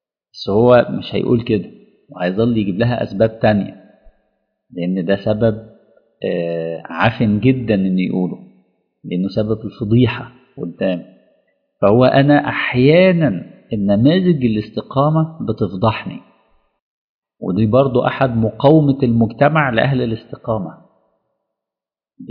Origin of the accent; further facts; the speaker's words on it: Alexandria, Alexandria Governorate, Egypt; في أولاد كتير جدا مثلا في مدينتي في الأسكندرية